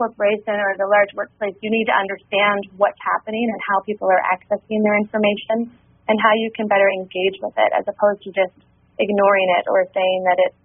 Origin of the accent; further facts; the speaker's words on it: Vancouver, British Columbia, Canada; Yeah, I grew up in Vancouver and I grew up in a single family home.